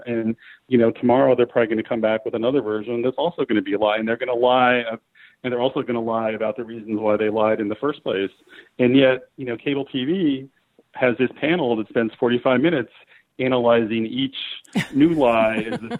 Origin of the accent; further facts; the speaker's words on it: Philadelphia, Pennsylvania, United States; I mean, there was actually more protests in my hometown of Philadelphia during the Democratic convention than there were